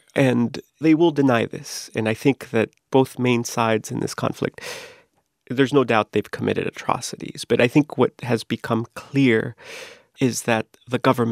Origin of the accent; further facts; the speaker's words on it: Miami, Florida, United States; I grew up in Miami, and that's a that's a sound you hear often.